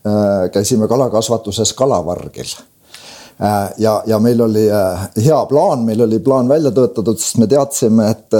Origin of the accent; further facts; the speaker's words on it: Pähkla, Saare County, Estonia; mina olen südames väga uhke selle üle, et olen saarlane, olen Saaremalt pärit ja esimesed 20 eluaastat ka siis Metsakopli talus Pähkla külas Saarema vallas siis ka elanud ja sündinud seal ja kasvanud.